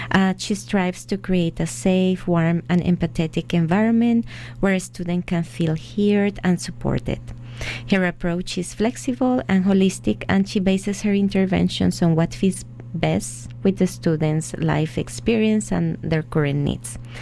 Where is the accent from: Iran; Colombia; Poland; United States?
Colombia; now in Canada; I grew up in Colombia, and since moving here, I have been learning and unlearning about Canadian history